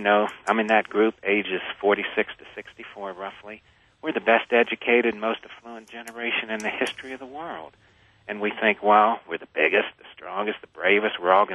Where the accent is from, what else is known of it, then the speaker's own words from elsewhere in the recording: Pittsburgh, Pennsylvania, United States; I mean, I changed so much that I went to Pittsburgh, my hometown.